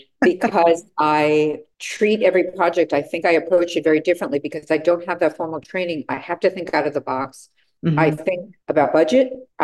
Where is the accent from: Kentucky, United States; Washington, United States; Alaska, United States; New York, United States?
New York, United States; Born and bred in New York. So, you know, we're not known for our patience.